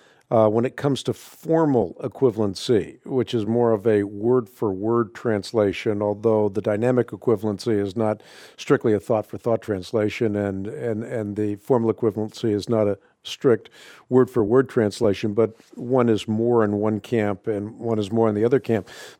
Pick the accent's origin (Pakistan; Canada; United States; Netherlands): Netherlands; I grew up in Holland. I was part of what was called the Reformeerde Kerk when I was a child.